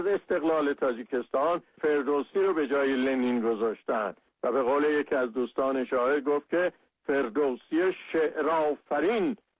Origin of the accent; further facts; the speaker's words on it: Iran; ما که ایرانی هستیم